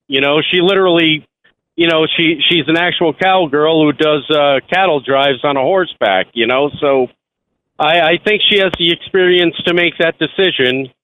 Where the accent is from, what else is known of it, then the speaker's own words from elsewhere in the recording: New York, United States; I grew up in Rockland 20 years, and I spent 30 couple of years up here